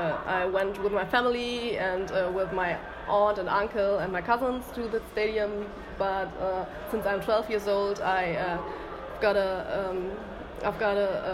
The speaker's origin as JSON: {"language": "English", "town": "Dortmund", "region": "North Rhine-Westphalia", "country": "Germany", "tie": "born or raised there", "said": "and I grew up in Dortmund"}